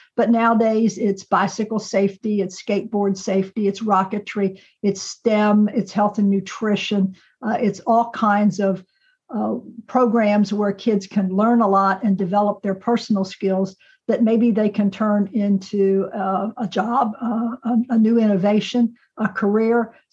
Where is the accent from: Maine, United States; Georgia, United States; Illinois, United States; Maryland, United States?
Maryland, United States; I did grow up in the state of Maryland.